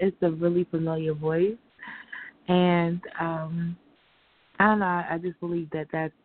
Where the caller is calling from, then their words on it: New Jersey, United States; calling from New Jersey.